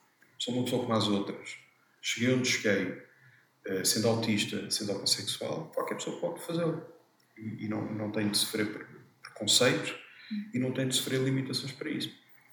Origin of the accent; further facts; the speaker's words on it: Torres Vedras, Lisbon, Portugal; Eu sou de Torres Vedras, sou aqui de perto